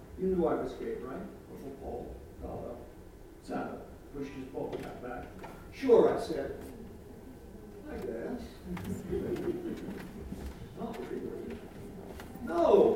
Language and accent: English; Illinois, United States; the day same-sex marriage was implemented in my home state, Illinois.